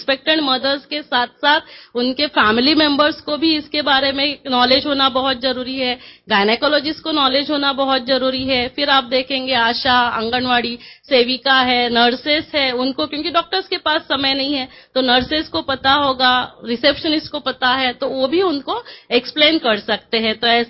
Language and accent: Hindi; New Panvel, Maharashtra, India; मैं न्यू पनवेल से हूँ